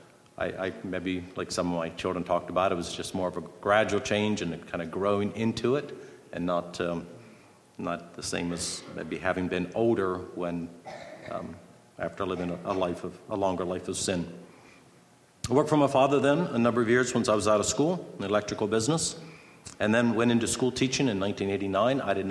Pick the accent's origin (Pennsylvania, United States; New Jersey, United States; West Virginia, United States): Pennsylvania, United States; Lancaster; I grew up in Lancaster, Pennsylvania. I was born into a very godly home, a large family, fairly large.